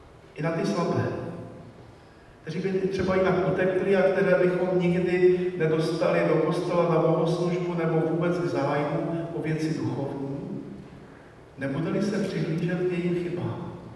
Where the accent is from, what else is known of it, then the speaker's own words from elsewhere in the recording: Moravian-Silesian Region, Czechia; bylo řečeno, že jsem tedy ze Slezska, z Těšínska